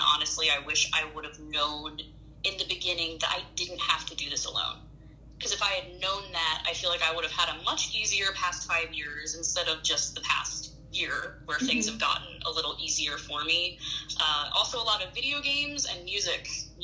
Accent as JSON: {"language": "English", "region": "New Jersey", "country": "United States", "said": "there's no one in my home state of New Jersey that is willing to take care of my case"}